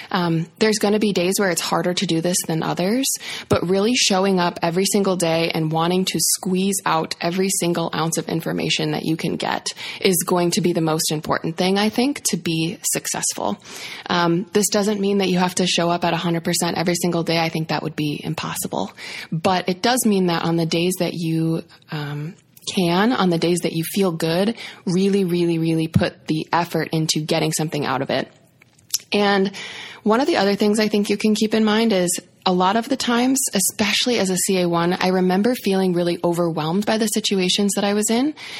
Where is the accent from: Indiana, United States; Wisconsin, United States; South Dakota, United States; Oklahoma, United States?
South Dakota, United States; So like you said … I was born and raised in the Midwest. I'm from South Dakota, which is a real state that actually exists.